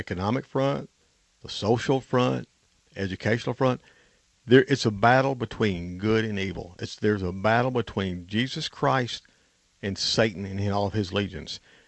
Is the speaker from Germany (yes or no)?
no; the South, United States; I'm talking about the South because I'm a Southerner.